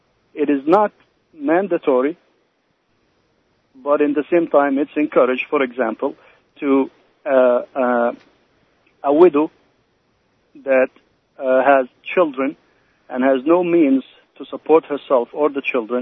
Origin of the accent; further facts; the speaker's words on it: Egypt; now in United States; I come from Egypt. I don't know if you know that.